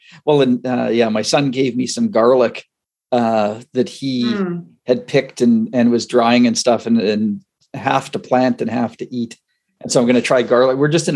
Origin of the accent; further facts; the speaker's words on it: Regina, Saskatchewan, Canada; So I grew up in Regina, Saskatchewan. So say 4 hours from Minot, North Dakota.